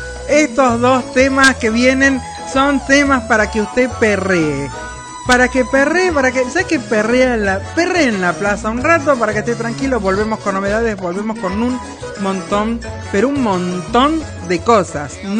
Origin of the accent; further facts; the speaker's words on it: Argentina; Pero bueno, esto pasa acá solamente en mi país, Argentina.